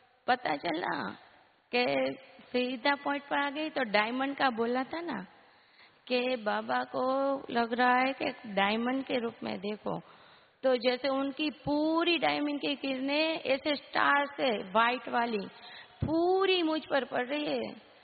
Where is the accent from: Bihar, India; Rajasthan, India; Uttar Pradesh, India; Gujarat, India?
Gujarat, India; Rajkot; मैं राजकोट से हूँ, भारती नगर सेंटर से आई हूँ।